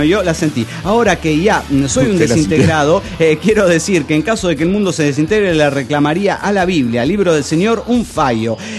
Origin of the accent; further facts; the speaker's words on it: Hermosillo, Sonora, Mexico; de Hermosillo, Sonora, México.